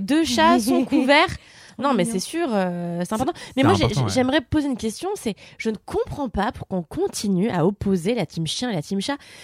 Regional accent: Levallois-Perret, Île-de-France, France; moi, j'en ai jamais eu, je viens de Levallois.

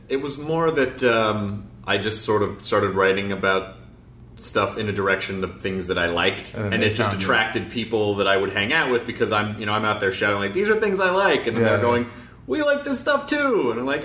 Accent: Hawaii, United States; I'm white and I grew up in Hawaii.

